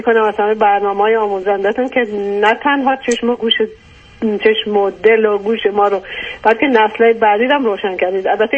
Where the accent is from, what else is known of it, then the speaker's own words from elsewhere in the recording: Iran; now in United States; ما 16 سال پیش از ایران اومدیم، مهاجرت کردیم اومدیم آمریکا